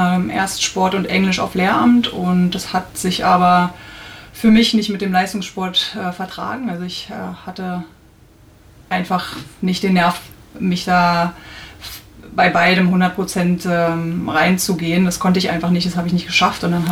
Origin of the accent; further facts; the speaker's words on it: Berlin, Germany; Ich bin im Ostteil der Stadt Berlin groß geworden